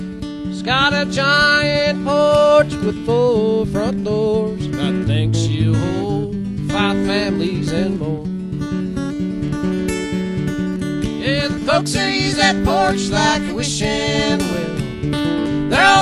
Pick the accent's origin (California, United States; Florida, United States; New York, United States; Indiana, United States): Indiana, United States; Pendleton; I grew up in Pendleton, really. It's my hometown.